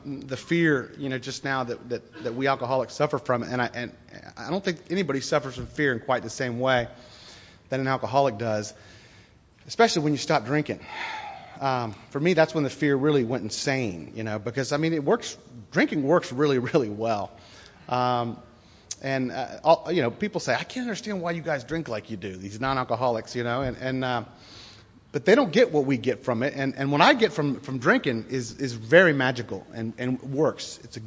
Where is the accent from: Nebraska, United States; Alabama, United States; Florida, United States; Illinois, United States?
Florida, United States; Tampa; I grew up in Tampa, Florida. I went to a little private Greek Orthodox church school, which had a very good reputation in our town